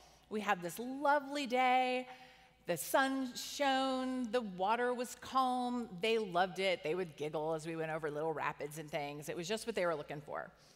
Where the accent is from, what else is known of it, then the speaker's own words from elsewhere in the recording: Miami, Florida, United States; So I grew up in Miami, Florida in the 80s. So that was the time of Miami Vice, just to give you like a mood.